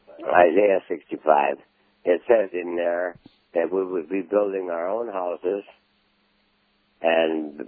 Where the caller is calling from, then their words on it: Las Vegas, Nevada, United States; I'm calling from Las Vegas.